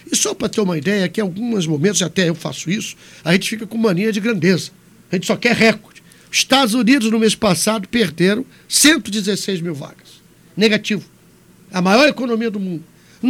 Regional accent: Pernambuco, Brazil; minha infância toda passando em Pernambuco, minha mãe é de Alagoas, mas vivia aí em Pernambuco.

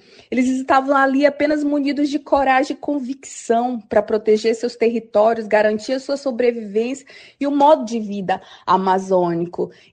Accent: Acre, Brazil; em especial os ouvintes do Acre, minha terra, meu lar e palco de toda a história que permeia a minha vida e a minha caminhada.

